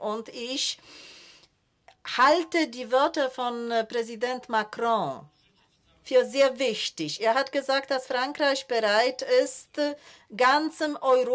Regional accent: Gdańsk, Pomeranian Voivodeship, Poland; German is a second language; aber ich bin auch der Historiker und ich stamme aus Danzig.

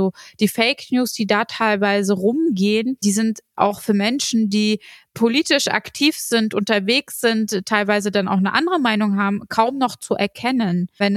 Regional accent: Schwerin, Mecklenburg-Vorpommern, Germany; ich bin in Schwerin aufgewachsen. Mit meinem Migrationshintergrund

